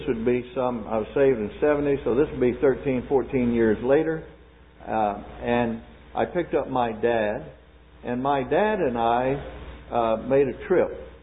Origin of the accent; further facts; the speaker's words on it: Mississippi, United States; I was born and raised in Mississippi.